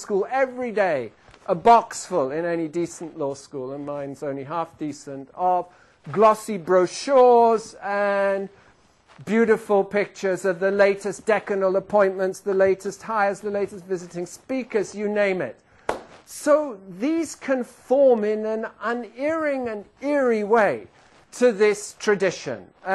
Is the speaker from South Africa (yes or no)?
no; England, United Kingdom; I'm English, so I'm just reporting, not commenting.